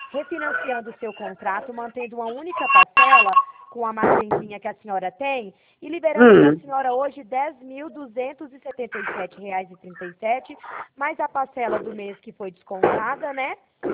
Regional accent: Ribeirão Preto, São Paulo, Brazil; eu sou aqui de Ribeirão Preto.

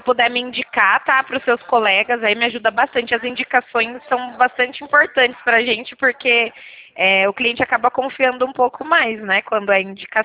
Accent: São Paulo, Brazil; eu sou de São Paulo.

